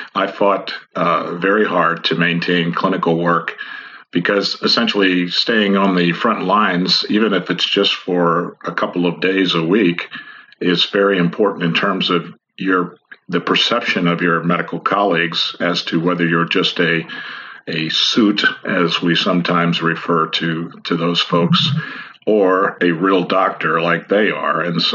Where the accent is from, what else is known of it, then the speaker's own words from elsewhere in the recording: Missouri, United States; returned to my home state of Missouri at Fort Leonard Wood, and did 5 years there, retiring in 1997.